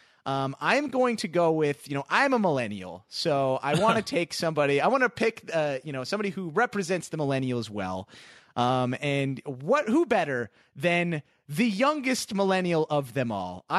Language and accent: English; Canada; Just as a Canadian here, who's like very ignorant